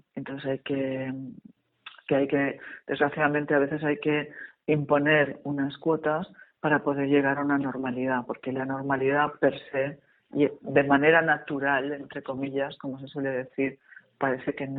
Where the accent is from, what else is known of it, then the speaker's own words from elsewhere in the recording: Valencian Community, Spain; yo como valenciana, aquí tenemos puntos positivos por todo